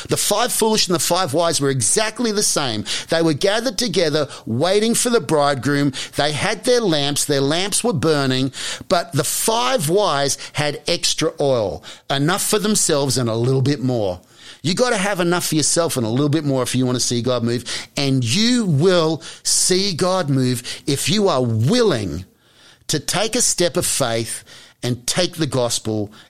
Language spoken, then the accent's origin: English; Australia; Well, you know, I'm an Aussie, so I'm going to latch onto that.